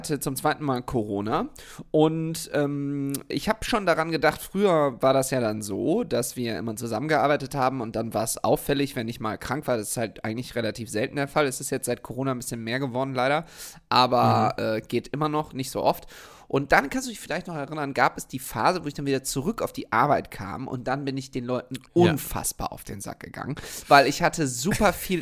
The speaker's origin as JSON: {"language": "German", "town": "Düsseldorf", "region": "North Rhine-Westphalia", "country": "Germany", "said": "Sollte ich zwar tun als Düsseldorfer"}